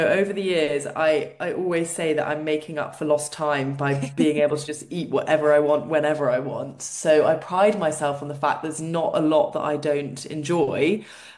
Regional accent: United Kingdom; Oh, definitely tea. I'm British after all.

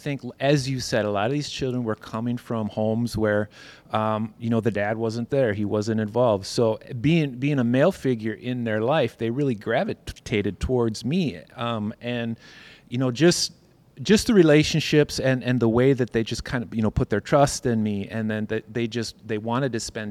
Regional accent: Winona, Minnesota, United States; So growing up in Winona, we didn't have anything like that necessarily.

